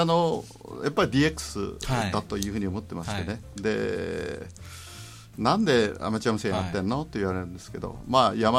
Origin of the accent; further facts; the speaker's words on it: Mito, Ibaraki, Japan; 自分は水戸の出身なもんですから、ね、はい、こちらの方だったんで、